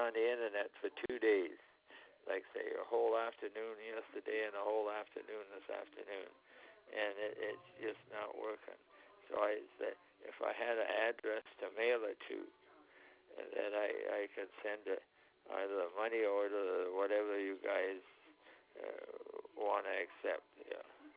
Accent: Guelph, Ontario, Canada; born there; And I'm calling from Canada, Ontario. I was born in Guelph, Ontario

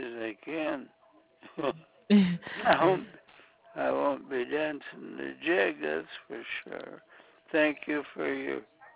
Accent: Fraser, Minnesota, United States; My hometown, that's up in Fraser, Minnesota

